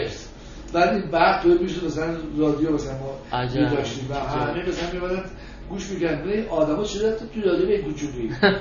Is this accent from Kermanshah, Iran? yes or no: no; Tehran, Tehran Province, Iran; من بچه تهران هستم